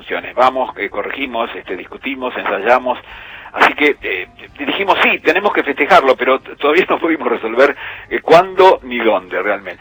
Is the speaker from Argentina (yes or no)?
yes; Argentina